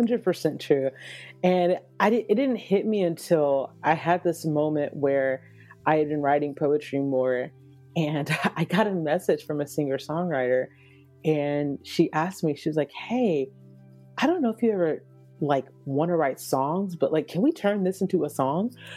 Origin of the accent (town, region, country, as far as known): Atlanta, Georgia, United States; also born or lived in Nashville / Dallas / Los Angeles